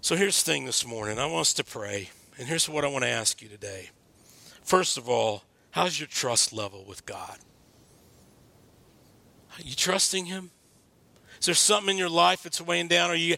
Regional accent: Texas, United States; I was from Texas, so lawnmower stayed in the living room.

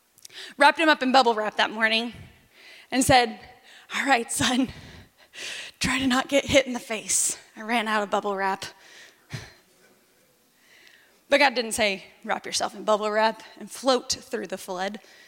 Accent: the South, United States; I'm from the South. We talk in football.

